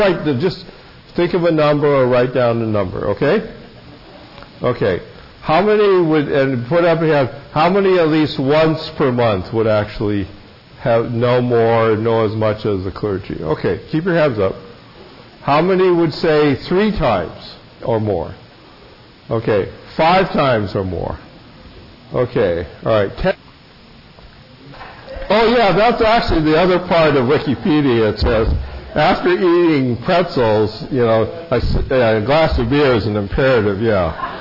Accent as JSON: {"language": "English", "town": "Milwaukie", "region": "Oregon", "country": "United States", "tie": "born there", "said": "I was born in the Milwaukee, Oregon."}